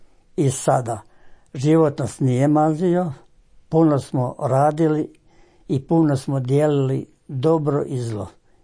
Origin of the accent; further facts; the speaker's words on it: Sirač, Bjelovar-Bilogora County, Croatia; Rođen sam tu u Siraču, školu sam završio tu u Siraču, zanat sam također završio u Siraču, za učenje za kolara